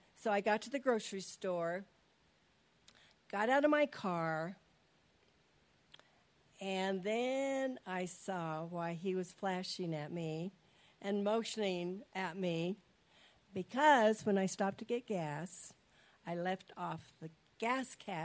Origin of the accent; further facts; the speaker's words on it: Colorado, United States; I grew up in Colorado, and there our church went to a camp up in the mountains in Colorado.